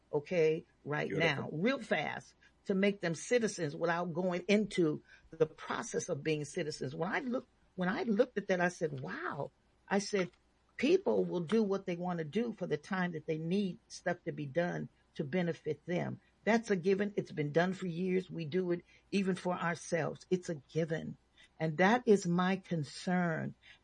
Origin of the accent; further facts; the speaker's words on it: California, United States; I'm coming over because I'm struggling here in as a Californian, okay?